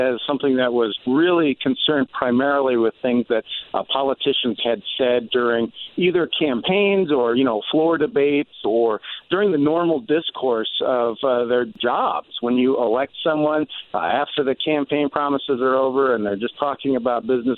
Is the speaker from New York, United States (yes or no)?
no; Nebraska, United States; Jason, you know I'm from Nebraska originally